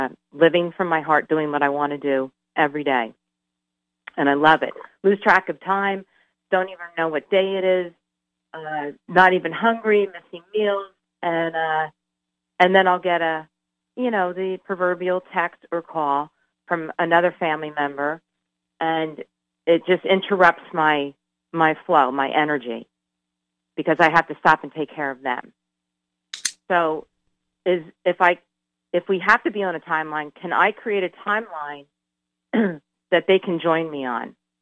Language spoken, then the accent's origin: English; New Jersey, United States; also born or lived in Maryland; Well, I'm actually from Maryland, but lived in New Jersey my whole life.